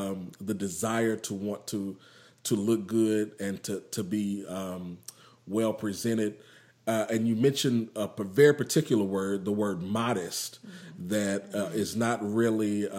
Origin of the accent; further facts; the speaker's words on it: Zimbabwe; I'm just Zimbabwean. That's it. It's nothing.